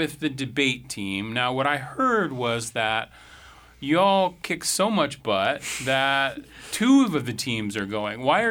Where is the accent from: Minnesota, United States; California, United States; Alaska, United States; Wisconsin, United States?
Alaska, United States; Anchorage; I was in Anchorage. I was at Service High School.